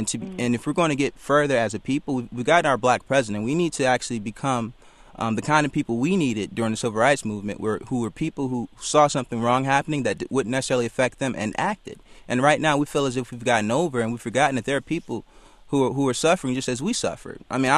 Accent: Detroit, Michigan, United States; I mean, I grew up in Detroit, which is a mostly black area

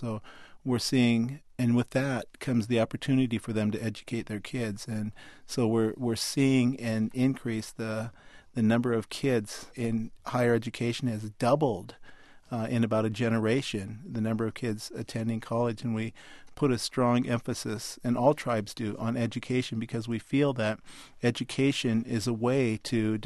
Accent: Washington, United States; Yes, I am from Washington

